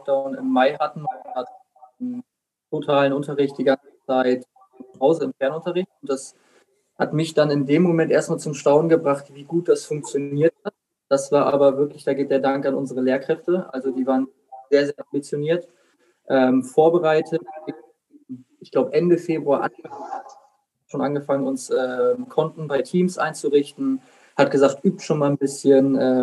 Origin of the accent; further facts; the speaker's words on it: Bremen, Germany; now in Hamburg, Germany; ich komme gebürtig aus Bremen, bin aber mittlerweile seit anderthalb Jahren in Hamburg